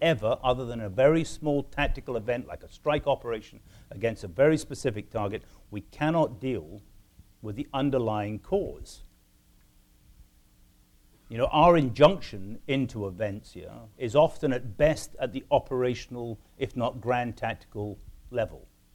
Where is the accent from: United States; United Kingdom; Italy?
United Kingdom; I'm a Brit, the old colonial service or the political officers who would sit there.